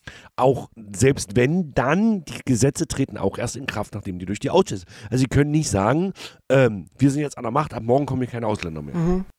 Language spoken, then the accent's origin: German; Saxony-Anhalt, Germany; hier in Sachsen-Anhalt, ich gehe jetzt nicht, weil es jetzt mein Heimatland ist